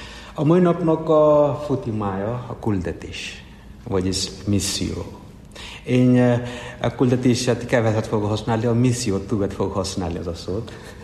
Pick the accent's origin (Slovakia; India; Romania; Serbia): India; Hungarian is a second language; now in Hungary; Indiából származom. Elmúlt 14 éve, hogy itt vagyok Magyarországon